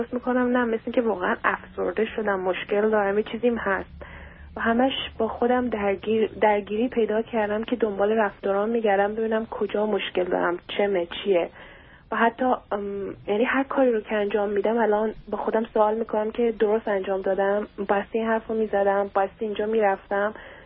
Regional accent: Iran; now in Vancouver, Canada; 2 سال از ایران اومدیم و من ونکوور زندگی میکنم نه آمریکا.

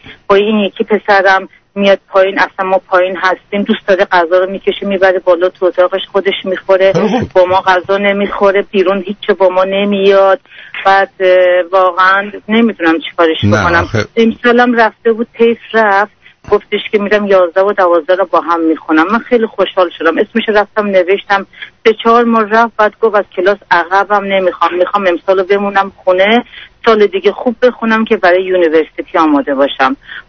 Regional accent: Iran; moved away as an adult; now in Australia; ما از ایران در اومدیم، یه 2 سال تو ترکیه زندگی کردیم، بعد الان از اون به بعدم اینجا هستیم، استرالیا هستیم.

